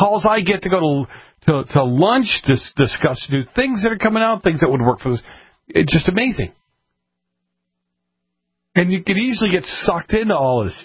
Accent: Boston, Massachusetts, United States; Where I grew up in Boston, where the mafia had a heavy hand, right?

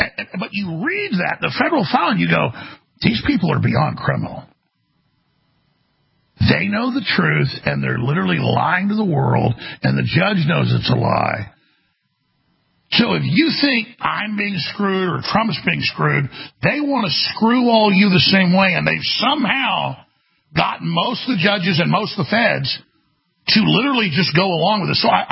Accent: United States; I'm sad that I'm an American

